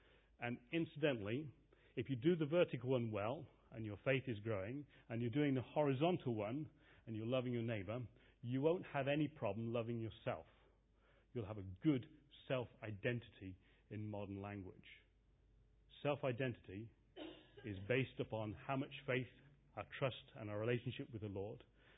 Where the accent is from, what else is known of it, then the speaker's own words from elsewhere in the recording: England, United Kingdom; I am English. I have forefathers who lost their lives in the First World War